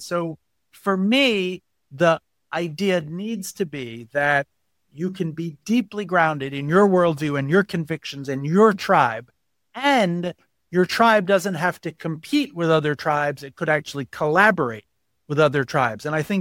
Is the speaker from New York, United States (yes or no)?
yes; New York City, New York, United States; I grew up in the Upper West Side in New York City in the 70s and the 80s. It was a certain ethos to the place.